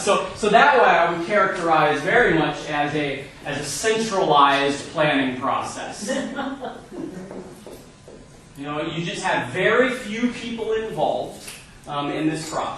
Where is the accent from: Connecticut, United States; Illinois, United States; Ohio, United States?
Ohio, United States; I'm originally from Northeastern Ohio, where I grew up in a non-denominational charismatic church.